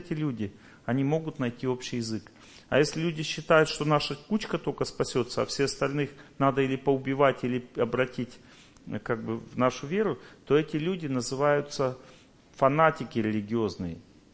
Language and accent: Russian; Tolyatti, Samara Oblast, Russia; я вырос на Волге тоже, Тольятти. Волга объединяет нас.